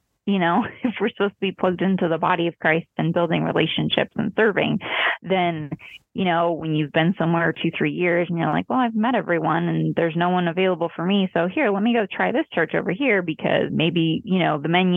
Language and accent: English; California, United States; also born or lived in Florida; now in Colorado Springs, United States; No. So okay. I'm actually from SoCal.